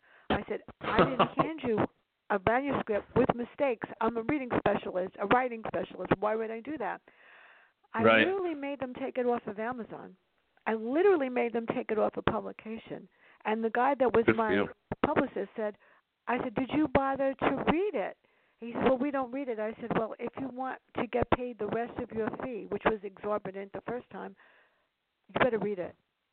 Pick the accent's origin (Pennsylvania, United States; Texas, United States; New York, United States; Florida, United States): New York, United States; two stories growing up in the South Bronx with my sister, who I miss.